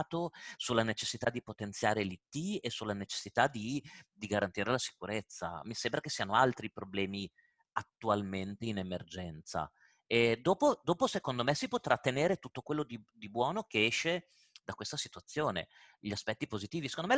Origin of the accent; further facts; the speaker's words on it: Emilia-Romagna, Italy; io sono emiliano di origine, vengo dal tessuto della micro, piccola e media impresa.